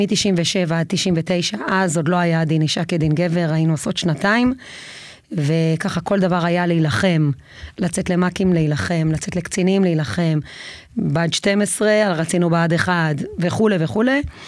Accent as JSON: {"language": "Hebrew", "town": "Beit El", "region": "West Bank", "country": "Palestine", "tie": "born or raised there", "said": "גדלתי בבית אל, אבא שלי היה צנחן, זה היה משהו שהוא מאוד ככה, אהבת הארץ ולוחמה"}